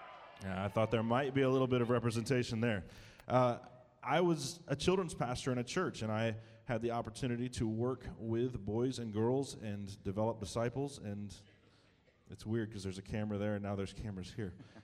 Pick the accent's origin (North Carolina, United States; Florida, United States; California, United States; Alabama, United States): Florida, United States; Orlando; I started off in ministry in the great state of Florida. I grew up in Orlando, Florida